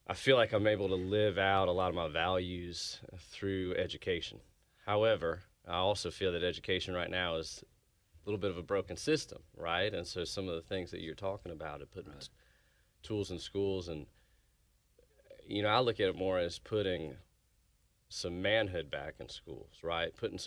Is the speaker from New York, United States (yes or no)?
yes; Buffalo, New York, United States; also born or lived in South Carolina / Charlotte; So I did most of my growing up in Buffalo, New York. Went to college down in South Carolina. And I moved to Charlotte